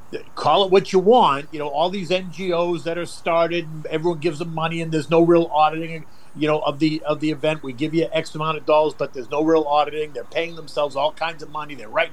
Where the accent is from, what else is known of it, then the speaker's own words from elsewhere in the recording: United States; I think that as an American, it's our taxpayer money.